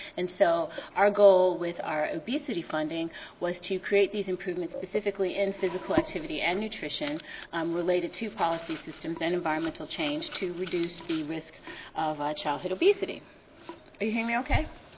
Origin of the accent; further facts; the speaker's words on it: California, United States; I grew up in California, where we walk pretty much everywhere. So to move to Georgia, I was very surprised at the lack of sidewalks